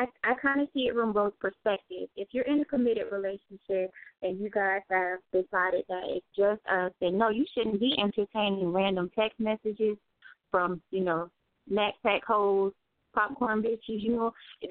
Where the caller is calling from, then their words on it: Plant City, Florida, United States; I'm calling from Plant City.